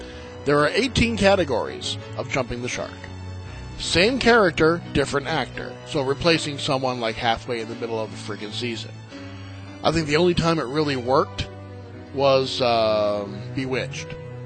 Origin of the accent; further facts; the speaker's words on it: New England, United States; I'm from New England. I'm pronouncing it correctly. It's Connecticut.